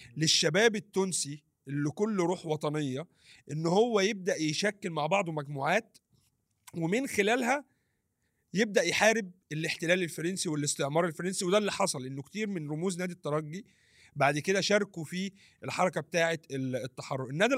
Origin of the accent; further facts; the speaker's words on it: Egypt; اصل احنا لا كمصري انا يضايقني